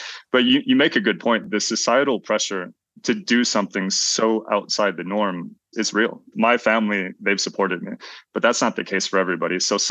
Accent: Nebraska, United States; I grew up in Nebraska, small town, rural town in Nebraska.

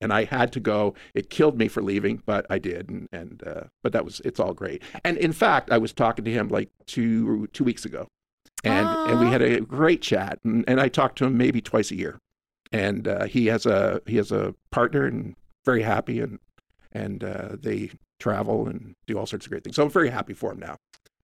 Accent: Hamilton, Ontario, Canada; Growing up on Hamilton Mountain, you know, I wanted to get out. I wanted to get away. I wanted to go to college.

